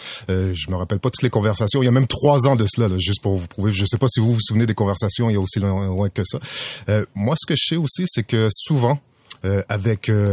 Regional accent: Montreal, Quebec, Canada; parce que moi, j'ai vécu, j'ai grandi à Montréal-Nord

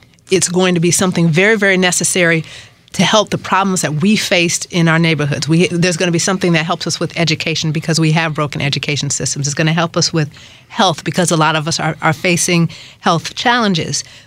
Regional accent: Detroit, Michigan, United States; And I grew up in Detroit as well, West Side, went to Renaissance High School.

